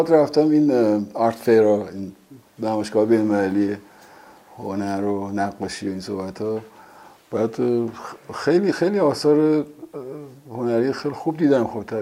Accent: Iran; به عنوان یک ایرانی

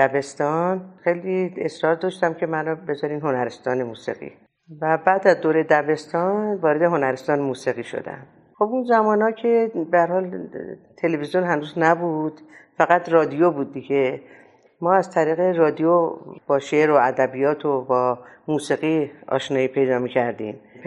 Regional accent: Tehran, Tehran Province, Iran; born there; من 6 بهمن 1326 در تهران در یه خانواده فرهنگی و هنری در واقع به دنیا اومدم.

